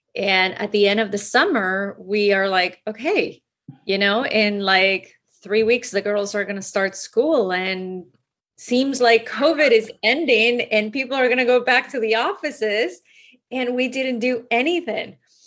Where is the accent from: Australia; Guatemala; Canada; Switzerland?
Guatemala; now in Miami, United States; I am originally from Guatemala. And so it was very close to go from Miami to Guatemala.